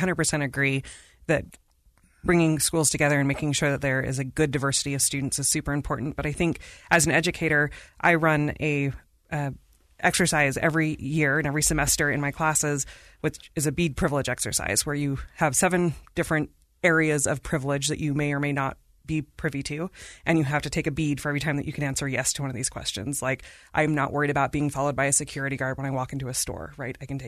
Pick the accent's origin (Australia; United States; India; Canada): India; I am from India.